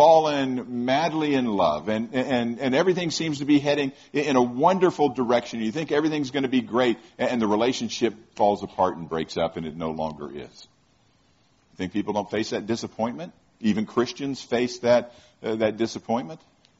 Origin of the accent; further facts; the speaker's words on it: Florida, United States; And I like that one probably because I grew up in Florida, and I used to spend all my time on the water and all that kind of fishing.